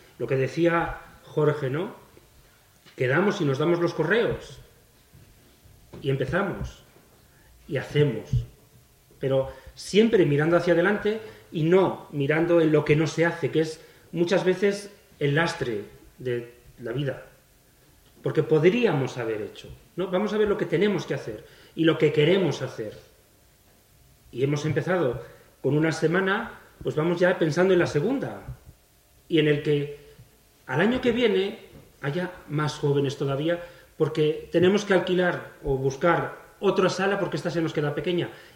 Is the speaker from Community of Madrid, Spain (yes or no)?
no; Castile and León, Spain; Somos castellanos y a mucha honra, con nuestras cosas buenas y nuestras cosas malas.